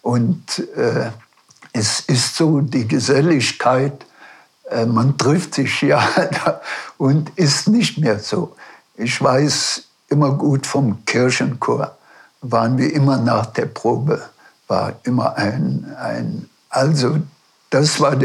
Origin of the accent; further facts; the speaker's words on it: Bronsfeld, Rhineland-Palatinate, Germany; Bronsfeld ein Lied zu schreiben.